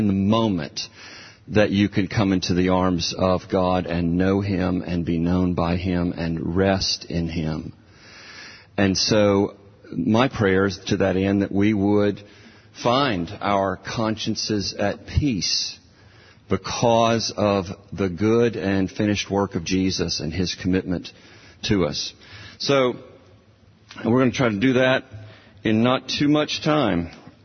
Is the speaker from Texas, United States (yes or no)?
no; Starkville, Mississippi, United States; I grew up in Starkville, Mississippi, going to Starkville Public Schools, and I played baseball